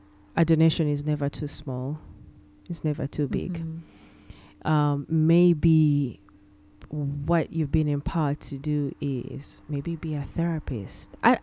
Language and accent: English; Uganda; I come from Uganda